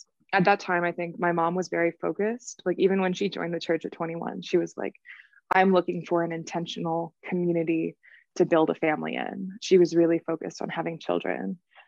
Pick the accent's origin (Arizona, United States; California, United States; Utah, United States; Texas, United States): California, United States; Concord; And I grew up in Concord, which is about, 40 minutes from where the church center was in San Leandro.